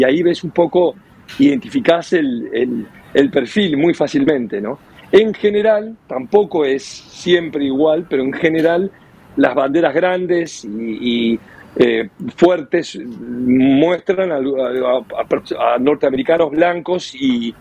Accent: Argentina; Se ve que vengo de Argentina con renovado y fresco, con buenas energía, ¿no?

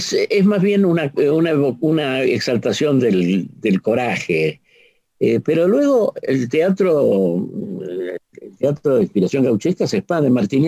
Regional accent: Argentina; nosotros como argentinos deberíamos estar avergonzados de todo lo que ha sucedido aquí

